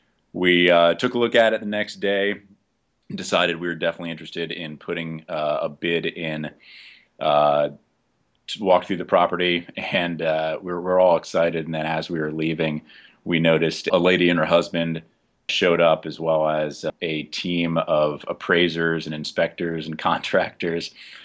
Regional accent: Jersey City, New Jersey, United States; now in New Mexico, United States; I'm from Jersey City, New Jersey. Just like Joe was saying, I've been living out in New Mexico for the last 5 years

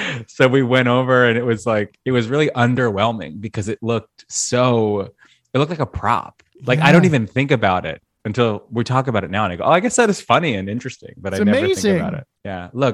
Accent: Long Island, New York, United States; accent: Long Island; also born or lived in Brooklyn; No, I love it. That's my home accent.

